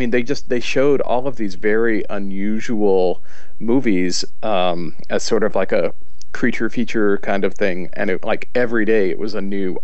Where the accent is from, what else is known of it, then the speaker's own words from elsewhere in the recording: Hawaii, United States; when I was growing up in Hawaii, we had about two or three independent stations that had some really awesome programmers